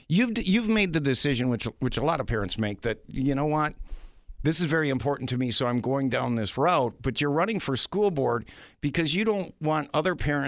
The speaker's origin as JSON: {"language": "English", "town": "Clintonville", "region": "Ohio", "country": "United States", "tie": "born or raised there", "said": "I went to public schools. I grew up in Clintonville."}